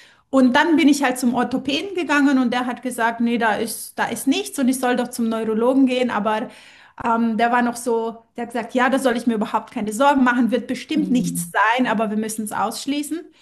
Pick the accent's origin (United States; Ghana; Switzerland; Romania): Romania; now in Germany; Ich komme ursprünglich aus Rumänien